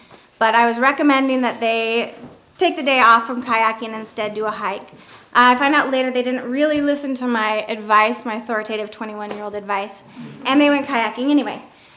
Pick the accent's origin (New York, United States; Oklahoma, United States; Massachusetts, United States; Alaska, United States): Alaska, United States; Homer; So the story takes place in Homer, Alaska, which is my hometown.